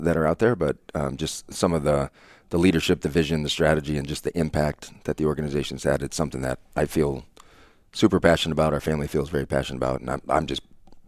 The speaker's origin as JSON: {"language": "English", "region": "Iowa", "country": "United States", "tie": "born or raised there", "said": "So I grew up in Northwest Iowa, the Lake Okoboji area."}